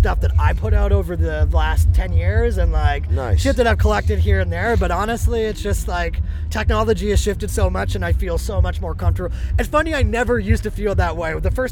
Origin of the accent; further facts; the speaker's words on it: Vancouver, British Columbia, Canada; I'm from Vancouver, Canada.